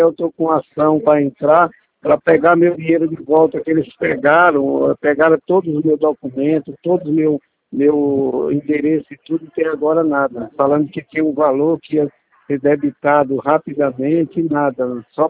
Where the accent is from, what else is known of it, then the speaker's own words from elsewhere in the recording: Leme, São Paulo, Brazil; eu sou daqui do interior de São Paulo, da cidade de Leme.